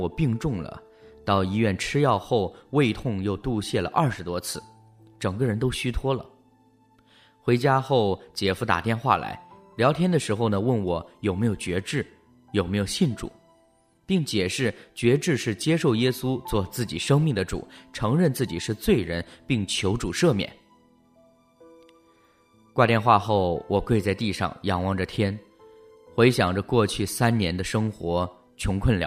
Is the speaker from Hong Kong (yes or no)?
yes; Hong Kong; 我在香港出生成长，13岁开始工作，15岁呢已经搬家独立生活。